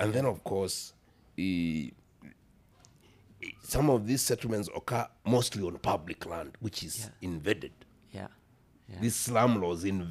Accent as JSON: {"language": "English", "region": "Western", "country": "Kenya", "tie": "born or raised there", "also_born_or_lived": "Nairobi / Eldoret / Mombasa", "said": "No, I wasn't born in Nairobi. I was born in Western Kenya."}